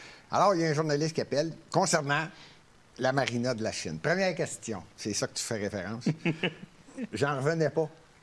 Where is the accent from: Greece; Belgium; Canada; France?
Canada; Montreal, Quebec; born there; je suis né à Montréal. J'ai acheté la maison que mon père a achetée de son père. Tu sais, je suis probablement le plus vieux résident à Montréal.